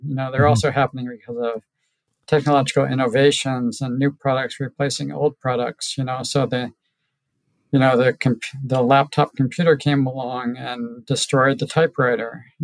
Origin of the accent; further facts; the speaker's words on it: Ohio, United States; my family is from West Virginia and I grew up in Ohio in the farm country, but close to, not far from the Rust Belt.